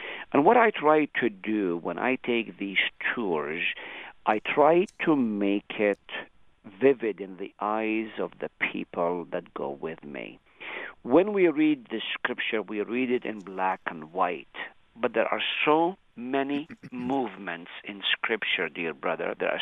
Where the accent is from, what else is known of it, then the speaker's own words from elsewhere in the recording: Nazareth, Northern District, Israel; There's another man from Galilee, from my hometown of Nazareth.